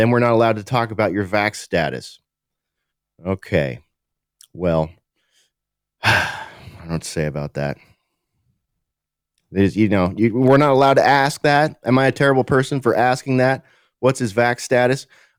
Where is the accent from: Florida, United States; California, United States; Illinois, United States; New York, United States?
California, United States; I went to Canada once and everyone I met, they say, where are you from? I said, I'm from California.